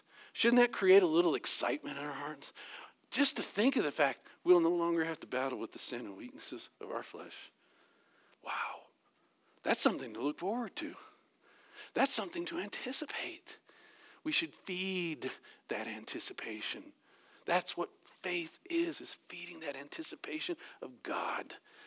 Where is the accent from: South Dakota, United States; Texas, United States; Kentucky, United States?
Texas, United States; When I was a kid, long, long time ago, I remember in being in grade school, growing up in Texas, and in Texas it gets hot.